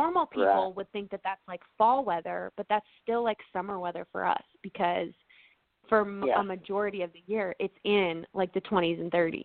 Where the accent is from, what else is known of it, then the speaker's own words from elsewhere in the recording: Minnesota, United States; growing up in Minnesota, there weren't really things to just go and do.